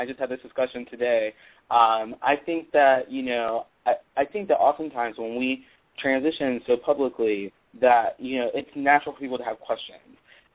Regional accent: Pittsburgh, Pennsylvania, United States; I guess a little bit about me is I'm from Pittsburgh, Pittsburgh native

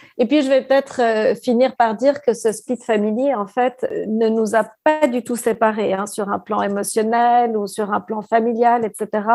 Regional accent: Switzerland; Alex est autrichien et moi, je suis suisse.

